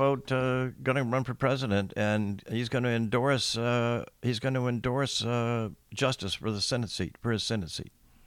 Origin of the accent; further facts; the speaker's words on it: West Virginia, United States; Well, then, you know, I'm from West Virginia. I don't say things right sometimes, okay?